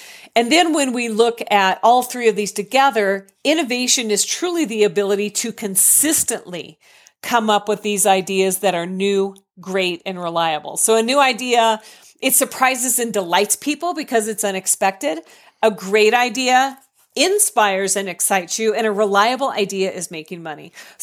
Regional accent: Colorado, United States; They're the people, you know, I'm from Colorado.

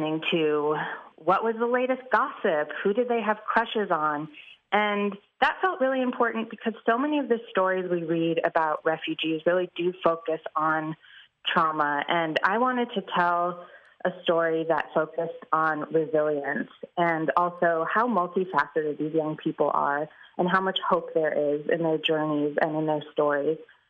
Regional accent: Chicago, Illinois, United States; Yes. I grew up in Chicago. I went to high school in Chicago.

